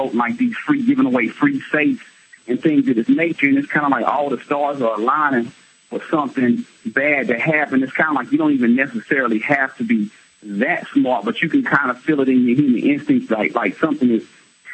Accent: Greensboro, North Carolina, United States; because I'm from Greensboro in the Triad in North Carolina

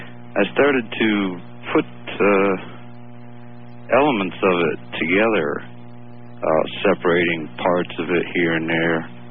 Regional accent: Ireland; I'm Irish.

